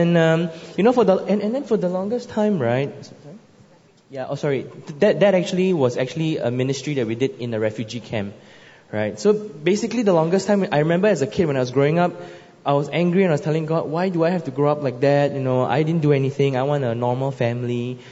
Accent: Singapore; I grew up in Singapore, first world nation, very comfortable, very safe.

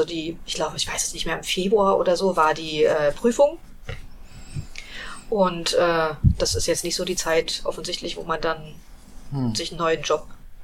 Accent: Rüdersdorf, Brandenburg, Germany; born or raised there; also born or lived in Berlin

